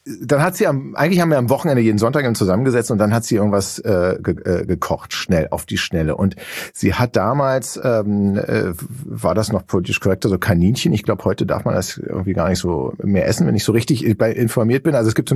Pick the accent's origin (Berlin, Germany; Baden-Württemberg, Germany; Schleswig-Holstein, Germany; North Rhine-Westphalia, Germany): Berlin, Germany; born there